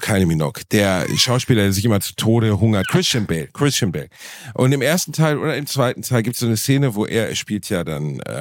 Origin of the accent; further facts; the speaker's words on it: Dortmund, North Rhine-Westphalia, Germany; das Soundgarden zum Beispiel war so ein Laden meiner Jugend in Dortmund